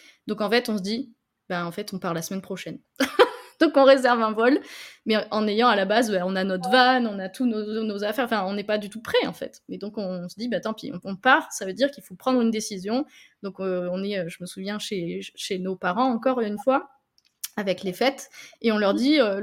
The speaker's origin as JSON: {"language": "French", "country": "France", "said": "on est français."}